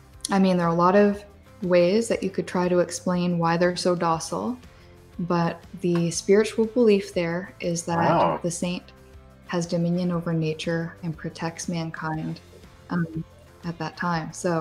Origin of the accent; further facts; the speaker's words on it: Italy; My hometown in Italy is famous.